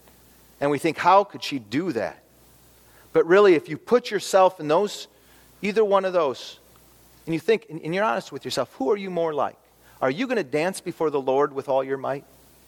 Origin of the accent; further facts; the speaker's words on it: Edgerton, Minnesota, United States; I grew up in Edgerton, Dort College. Didn't know there were atheists or Muslims that really existed in the world.